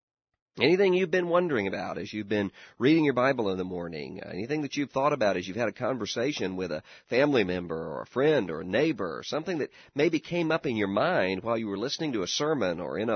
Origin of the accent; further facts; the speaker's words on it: Mississippi, United States; In my home state of Mississippi, Governor Haley Barbour, Republican, won re-election